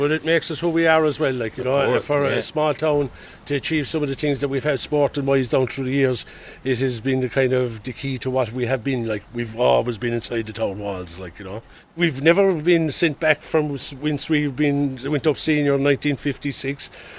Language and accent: English; Kilmallock, County Limerick, Ireland; My hometown is Kilmallock, so I said either put up or shut up, like.